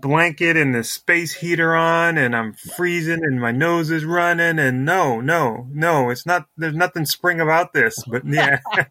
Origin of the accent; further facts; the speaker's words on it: Laramie, Wyoming, United States; born there; He lives in Wyoming. I was born in Laramie, Wyoming.